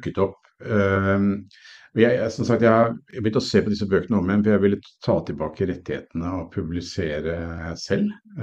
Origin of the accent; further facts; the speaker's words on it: Oslo, Norway; Så jeg vokste opp på Ullern, hvor vi sitter nå.